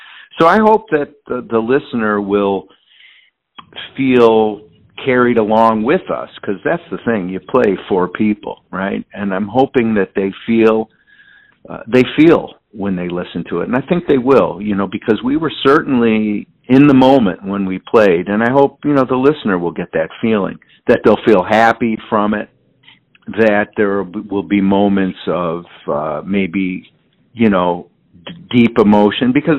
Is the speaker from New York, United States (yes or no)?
yes; Niagara Falls, New York, United States; born there; Well, I was born in Niagara Falls, New York. My dad was a pipe fitter, steam fitter, union worker. My mom was a stay-at-home mom.